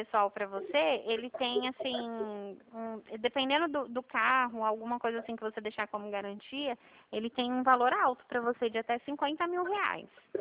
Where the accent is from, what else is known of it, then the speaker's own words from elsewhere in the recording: São Paulo, Brazil; Não, eu sou do interior de São Paulo.